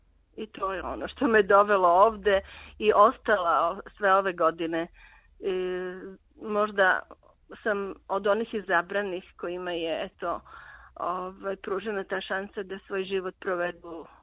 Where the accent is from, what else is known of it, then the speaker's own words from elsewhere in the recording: Niš, Serbia; moved away as an adult; Bio je student kod nas u Nišu, tako da sam onih 90-ih kad je počelo neko teško vreme za nas, došli smo ovde na kratko, a u stvari ostali smo.